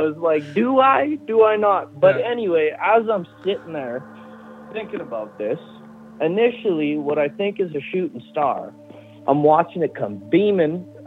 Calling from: Alberta, Canada; your favorite province, Alberta.

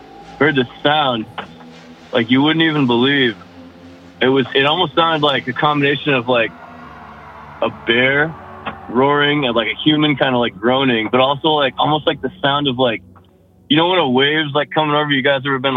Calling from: Massachusetts, United States; Western Mass, out near Quavon Reservoir.

